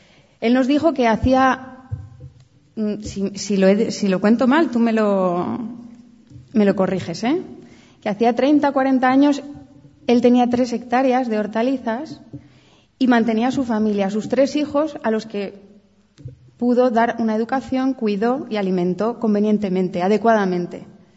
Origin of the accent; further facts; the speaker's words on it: Guadalupe, Extremadura, Spain; empezáramos la campaña en Guadalupe, en mi pueblo, que tiene 2.000 habitantes y es un pueblito de montaña